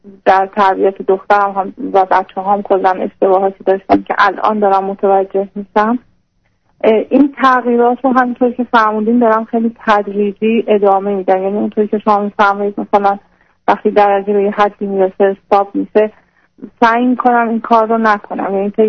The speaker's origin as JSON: {"language": "Persian", "country": "Iran", "moved": "yes", "said": "من الان حدود 6 سال هست که از ایران اومدیم بیرون"}